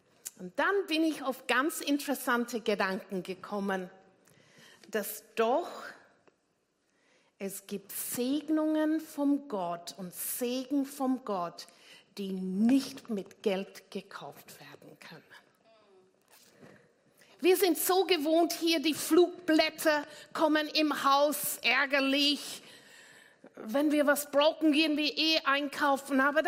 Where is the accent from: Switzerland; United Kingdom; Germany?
United Kingdom; England; German is a second language; now in Austria; Die mich nicht kennen, merken, mein Akzent ist absolut nicht österreichisch. Ich bin geborene Engländerin, aber wohne hier seit 39 Jahren.